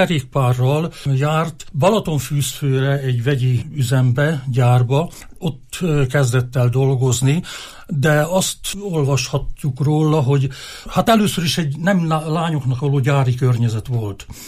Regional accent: Mezőkövesd, Borsod-Abaúj-Zemplén, Hungary; Mert én ugye mezőkövesdi vagyok születésileg, és ott nevelkedtem

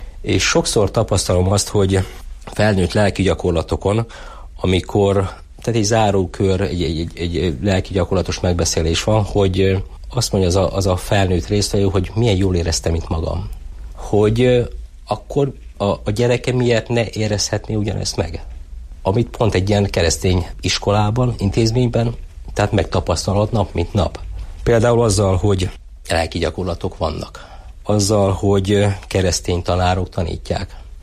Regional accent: Chaslivtsi, Zakarpattia Oblast, Ukraine; én magam Ungvár mellő jöttem, Ungvár mellett 8 kilométer egy Császlóc kis faluból származom, meg lakom, úgyhogy ilyen napi 2 órát ingázom

